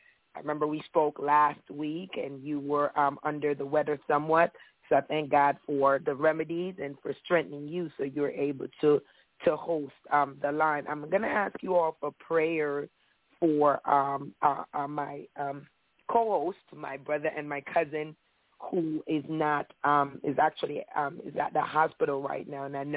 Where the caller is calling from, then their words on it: Maryland, United States; I'm calling from the Maryland DMV area.